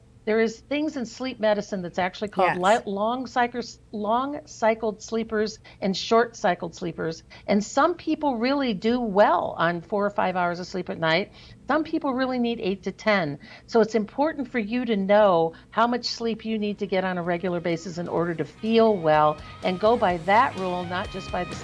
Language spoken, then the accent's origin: English; Ohio, United States; I grew up in the country. I grew up in Ohio, and my dad's side of the family were all big hunters